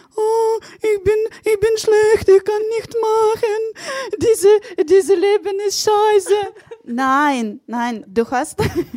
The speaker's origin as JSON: {"language": "German", "country": "Ukraine", "second_language": "German", "moved": "as an adult", "lives_now": "Germany", "said": "Meine Familie war in der Ukraine, ja, meine Arbeit war auch da."}